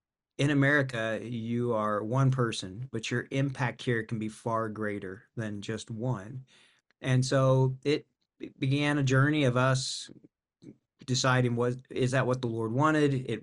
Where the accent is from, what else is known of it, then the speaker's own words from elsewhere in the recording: Missouri, United States; I grew up in Missouri, and my wife grew up in Iowa. So we're Midwestern United States people.